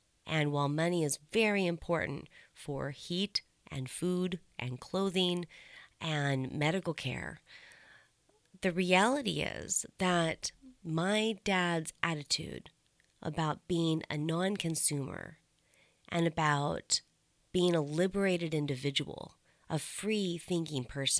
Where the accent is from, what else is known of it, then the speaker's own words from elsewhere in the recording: California, United States; I mean, I grew up in California, and I haven't been down a while